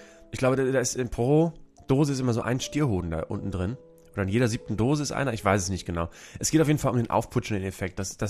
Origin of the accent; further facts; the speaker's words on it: Cologne, North Rhine-Westphalia, Germany; Bei uns in Köln gibt's das nicht.